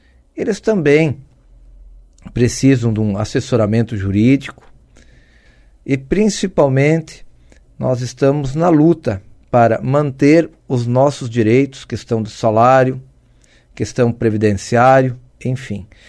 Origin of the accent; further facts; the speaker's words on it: Chapecó, Santa Catarina, Brazil; sou do Oeste, sou de Chapecó